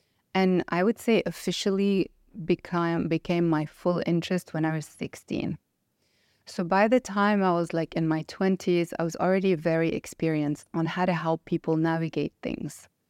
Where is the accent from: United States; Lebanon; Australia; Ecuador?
Lebanon; English is a second language; I think growing up in Lebanon, I faced a lot of challenges very early on.